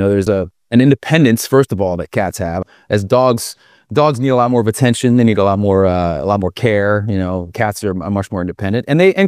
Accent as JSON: {"language": "English", "town": "Cincinnati", "region": "Ohio", "country": "United States", "tie": "born or raised there", "said": "Grew up in Cincinnati, and those are my three cats in old Cincy."}